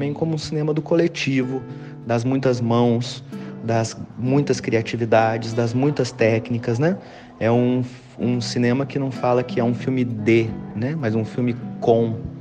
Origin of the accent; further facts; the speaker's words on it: Pouso Alegre, Minas Gerais, Brazil; moved away as an adult; eu sou nascido em Pouso Alegre, sou pousoalegrense. Passei minha infância, minha juventude, início da minha vida adulta aí em Pouso Alegre, né? E estudei a vida toda no Colégio Pouso Alegre.